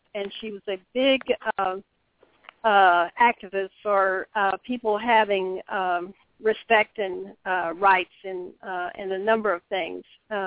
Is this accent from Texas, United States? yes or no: yes; Odessa, Texas, United States; I grew up in Odessa, Texas, and my father was, my father and mother did not drink